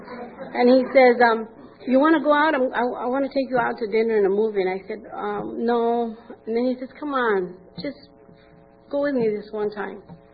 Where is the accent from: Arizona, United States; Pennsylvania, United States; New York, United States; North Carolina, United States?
Arizona, United States; And I said, "You don't know me. I'm from Arizona. Get out of here."